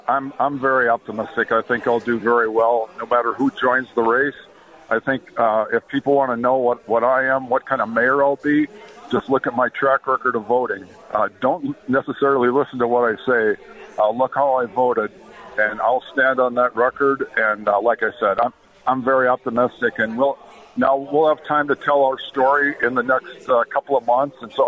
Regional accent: Fargo, North Dakota, United States; So I'm born and raised in Fargo. This is my hometown, and I love it.

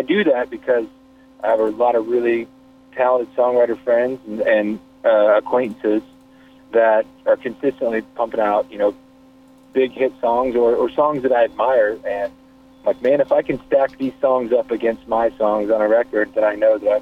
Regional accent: Kansas, United States; moved away as an adult; now in Nashville, United States; I moved to Nashville from Kansas, where I grew up, born and raised, little small town there. I moved to Nashville when I was pretty young, 20, 21 years old

